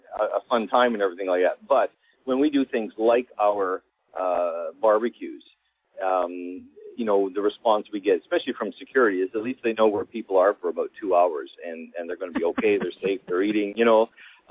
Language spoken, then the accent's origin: English; Western Canada, Canada; I'm originally from Western Canada.